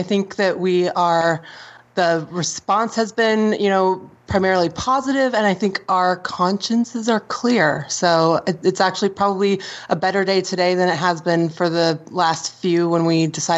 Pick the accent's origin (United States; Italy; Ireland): United States; Washington; I was raised in the Pacific Northwest, just north of Seattle. So I was raised in a conservative, Christian conservative household, but in a very liberal area.